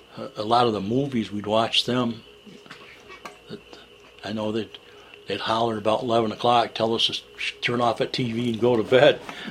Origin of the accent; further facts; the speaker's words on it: McGraw, New York, United States; I grew up in McGraw, Solon, and then I went to McGraw School. That's where I graduated.